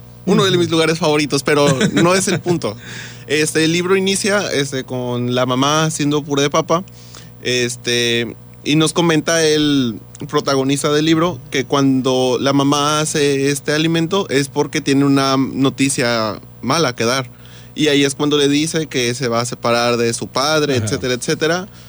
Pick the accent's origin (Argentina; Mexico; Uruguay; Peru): Mexico; La Peñita, Nayarit; Saludos a compañeros también de La Peñita, que es de donde vengo también.